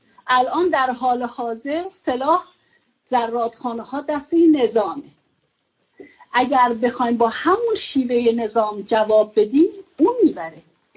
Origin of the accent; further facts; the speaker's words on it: Iran; مفتخر هستم که به عنوان یک ایرانی در آخرین جنبش مردم ایران دیدم